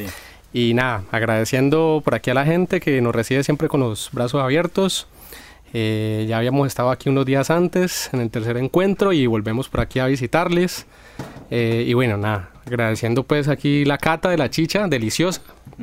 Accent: Cali, Valle del Cauca, Colombia; No vengo propiamente de Dinamarca, venimos de aquí nomás, de aquí cerquita, de la que dicen que es la capital de la salsa

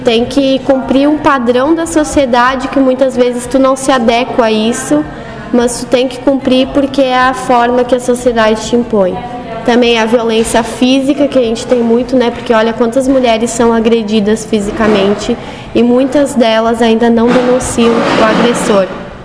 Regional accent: Vale do Sol, Rio Grande do Sul, Brazil; now in Santa Cruz do Sul, Brazil; sou natural do município de Vale do Sol, Santa Cruz do Sul. Estou residindo em Santa Cruz hoje.

